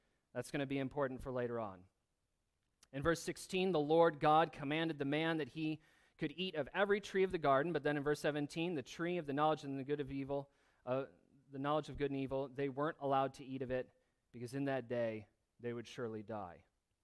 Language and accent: English; Michigan, United States; now in Northville, United States; We didn't have fisher cats where I grew up in Michigan. We had deer and foxes, but I see more of them here.